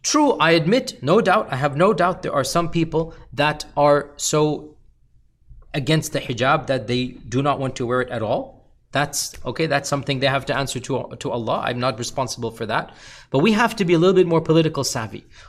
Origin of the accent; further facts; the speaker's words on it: United States; as a part of who I am as a Muslim and as an American, I will preach and speak against the bad.